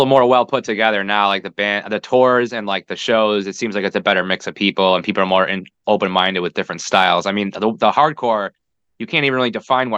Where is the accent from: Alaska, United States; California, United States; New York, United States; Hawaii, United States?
New York, United States; Rochester; I mean, I'm from Rochester, obviously, but I was booking shows here and stuff, so I'm familiar with, you know, the region and stuff.